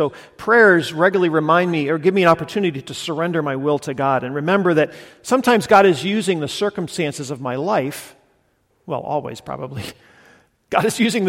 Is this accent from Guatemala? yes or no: yes; Guatemala; I grew up in Guatemala, and it's just profoundly formative in my life and my imagination